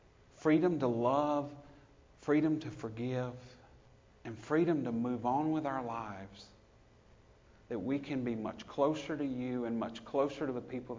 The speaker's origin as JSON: {"language": "English", "region": "Deep South", "country": "United States", "tie": "born or raised there", "said": "You see, I was raised in the Deep South, and I'm a gentleman."}